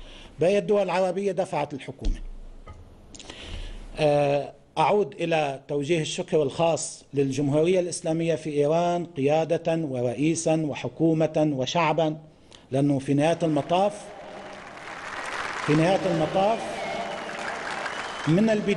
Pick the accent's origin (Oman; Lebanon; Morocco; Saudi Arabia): Lebanon